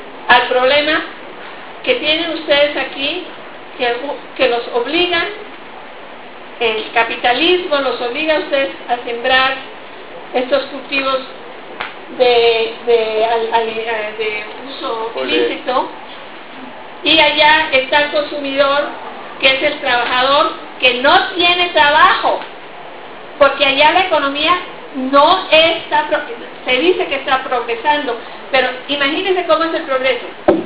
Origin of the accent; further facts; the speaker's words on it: Colombia; now in Canada; yo soy colombiana, pero vivo en el exterior, mi corazón siempre está aquí, créanme.